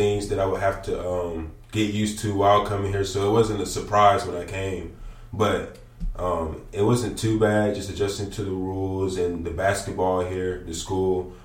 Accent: Spartanburg, South Carolina, United States; Yeah, I'm from Spartanburg, which is only about 30, 40 minutes away, so it's not far.

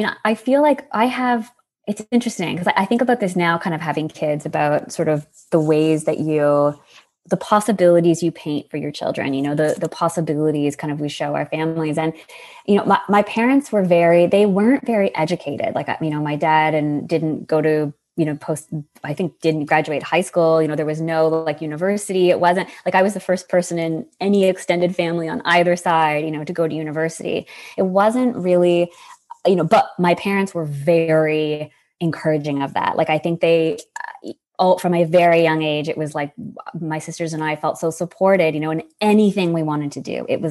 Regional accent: Newmarket, Ontario, Canada; I grew up in Newmarket, Ontario, so north of Toronto, and just really had what I would consider to be like a fairly normal, typical sort of middle class, suburban childhood

